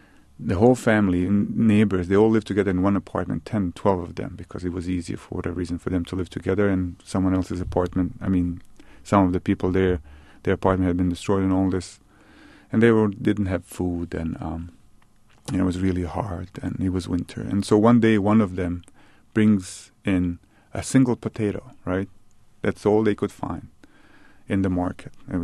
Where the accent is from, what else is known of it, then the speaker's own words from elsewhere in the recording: Bosnia & Herzegovina; first language Bosnian; English is a second language; It's 200,000 words in columns in my native language. So I'm just as comfortable writing in English as I am in my native language at this moment.